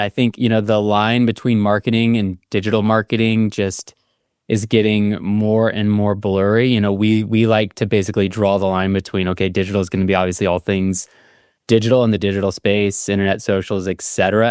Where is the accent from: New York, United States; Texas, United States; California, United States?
Texas, United States; Dallas; So I grew up one in Dallas, went to school up in Boston at Berklee College of Music, did jazz guitar there.